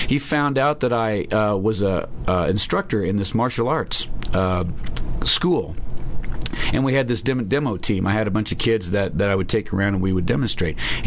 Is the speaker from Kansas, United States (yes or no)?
yes; Kansas, United States; moved away; I grew up in Kansas. I moved out here to New Mexico in 1993